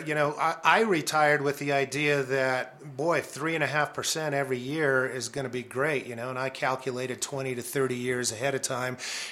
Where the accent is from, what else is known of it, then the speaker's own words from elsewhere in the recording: Pueblo, Colorado, United States; I grew up down in Pueblo. My father was a union organizer at the steel mill there.